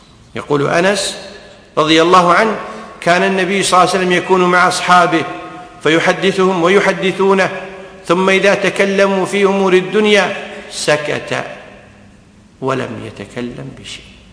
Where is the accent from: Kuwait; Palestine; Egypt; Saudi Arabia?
Kuwait; وعندنا بالكويت مثل يقول